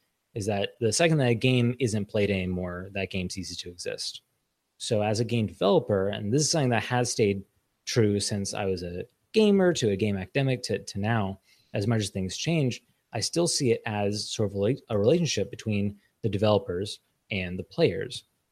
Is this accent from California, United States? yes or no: yes; Los Angeles, California, United States; So like I grew up in Los Angeles. I grew up surrounded by like the film industry.